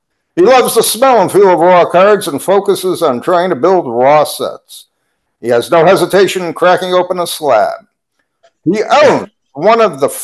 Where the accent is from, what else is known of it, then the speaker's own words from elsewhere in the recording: Colorado, United States; We hail from Southwest Colorado.